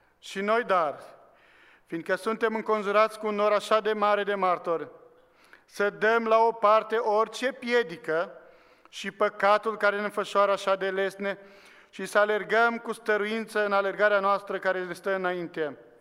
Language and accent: Romanian; Dej, Cluj County, Romania; e din Dej, eu sunt din Dej, și trebuia să ajung acolo